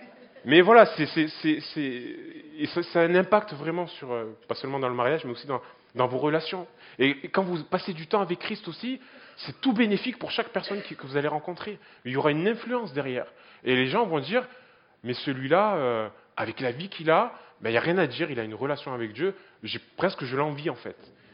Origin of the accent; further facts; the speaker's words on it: Marseille, Provence-Alpes-Côte d'Azur, France; Bon, j'exagère un peu, je suis marseillais, je suis désolé.